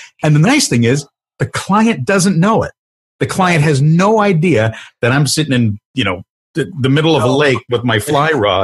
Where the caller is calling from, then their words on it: Glendora, California, United States; Hey guys, I'm at my studio in LA, actually in Glendora, California.